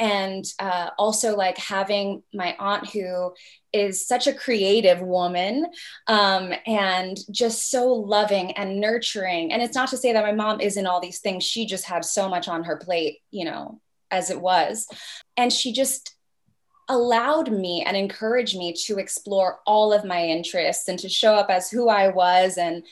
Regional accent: Bronx, New York, United States; I didn't love Connecticut for certain reasons, because I grew up in the Bronx.

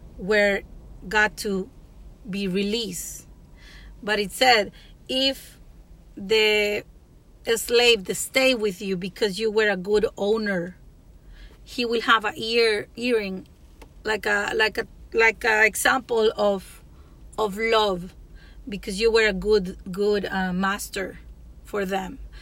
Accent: El Salvador; I'm from El Salvador, and you know something that bothers me

